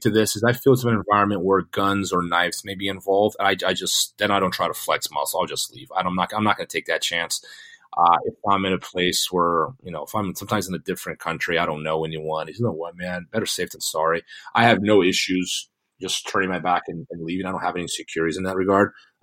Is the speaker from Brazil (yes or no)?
yes; Brazil; English is a second language; now in United States; You know, I grew up in Brazil.